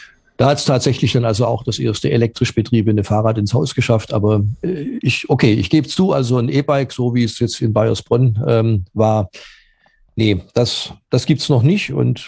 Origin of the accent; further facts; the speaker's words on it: Stuttgart, Baden-Württemberg, Germany; Und naja, ich bin aufgewachsen in Stuttgart. Ich bin aufgewachsen in den frühen 70er Jahren.